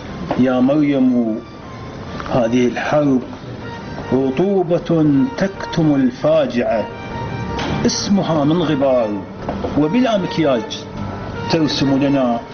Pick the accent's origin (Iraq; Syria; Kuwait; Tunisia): Iraq; moved away; أنا خرجت من العراق عام 1994